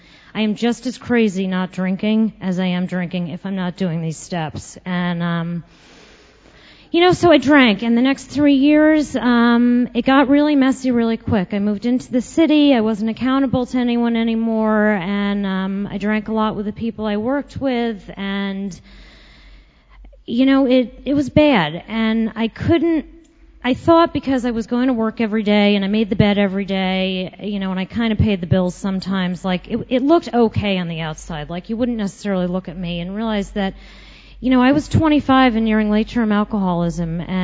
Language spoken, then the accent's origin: English; Westchester, New York, United States; I grew up in Westchester. I come from an amazing family.